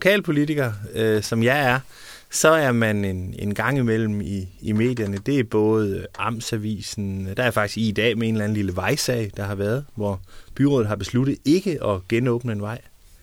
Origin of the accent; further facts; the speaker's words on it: Randers, Central Denmark Region, Denmark; now in Fredensborg, Denmark; Vi har jo ikke vores egen tv-station her i Fredensborg. Jeg kan huske hjemme i Randers, hvor jeg kom fra